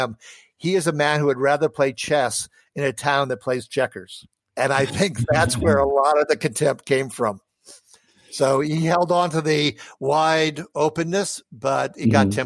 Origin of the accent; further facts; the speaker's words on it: North Dakota, United States; born there; He also mm-hmm. spent some time in my home state. I was born in North Dakota.